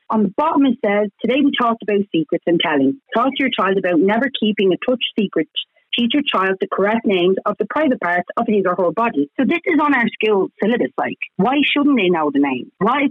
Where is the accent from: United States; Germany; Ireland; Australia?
Ireland; It's this embarrassment that we have as Irish people, Jeremy, not Catholics, because as you know, I'm a very proud Catholic.